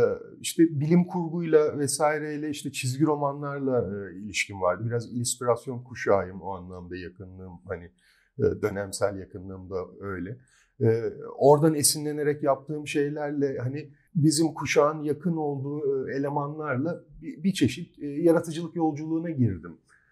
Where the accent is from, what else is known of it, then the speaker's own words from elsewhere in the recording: İzmir, Turkey; orta sınıf bir aileden geliyorum ve açıkçası hani İzmir'de çocukluğumu geçirdim ve yazları çok böyle yazlığa vesaireye gidebilen bir durumda değildik ekonomik olarak.